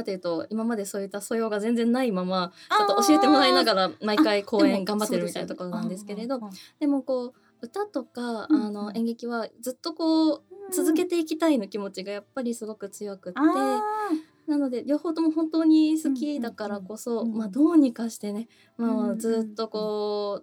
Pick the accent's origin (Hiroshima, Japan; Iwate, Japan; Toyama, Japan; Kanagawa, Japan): Iwate, Japan; 出身が岩手県の方で、こう冬はね雪が降る地域なので、